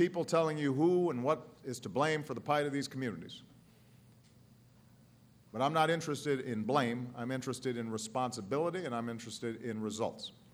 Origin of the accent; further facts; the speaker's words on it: Chicago, Illinois, United States; in parts of my hometown in Chicago